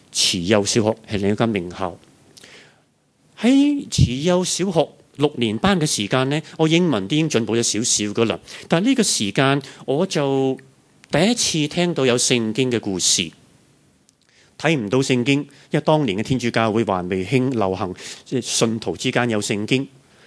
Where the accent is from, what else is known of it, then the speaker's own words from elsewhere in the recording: Macau; 我係澳門仔嚟噶嘛